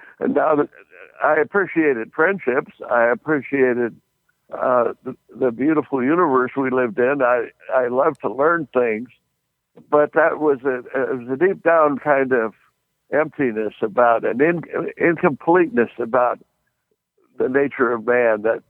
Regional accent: Idaho, United States; As a very young boy growing up in Idaho, I had a curiosity about everything.

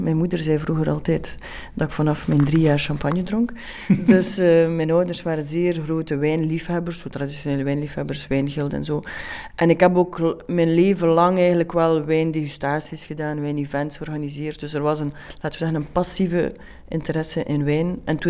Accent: Belgium; Dus als je begint als Belgische vrouw in een wijnkasteel

